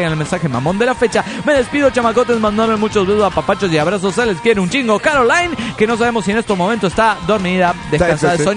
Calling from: Córdoba, Argentina; de Córdoba, Argentina.

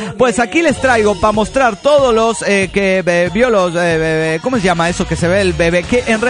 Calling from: Zapopan, Jalisco, Mexico

